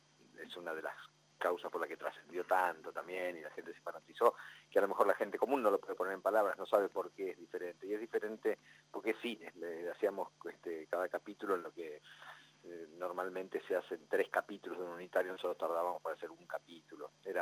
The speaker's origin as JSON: {"language": "Spanish", "town": "La Plata", "region": "Buenos Aires Province", "country": "Argentina", "lives_now": "Buenos Aires, Argentina", "said": "Me vine de La Plata a Buenos Aires a estudiar teatro y a laburar."}